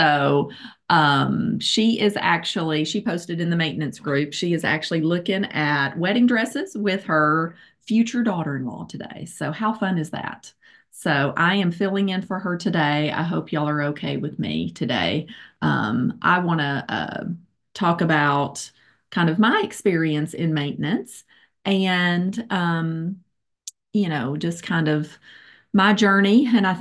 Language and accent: English; Little Rock, Arkansas, United States; I am from Little Rock, Arkansas.